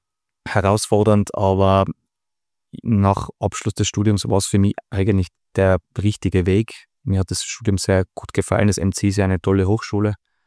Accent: Innsbruck, Tyrol, Austria; ich bin Innsbrucker, bin da aufgewachsen, ich kenne das Dez seit Kindestagen an.

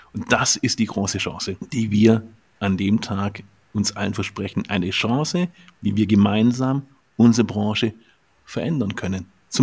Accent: Ulm, Baden-Württemberg, Germany; born there; Albert Einstein kommt ähnlich wie ich aus Ulm. Wir sind beide gebürtige Ulmer.

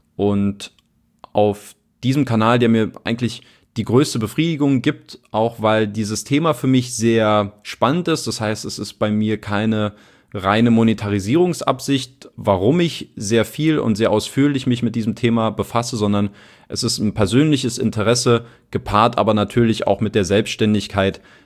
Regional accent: Berlin, Germany; Ich bin ein bisschen weiter im Süden aufgewachsen, nämlich in Grünau und jetzt nicht in Oberschöneweide, und hatte dann so auch mein Einzugsgebiet mit der Familie so ein bisschen auch im Speckgürtelbereich von Berlin.

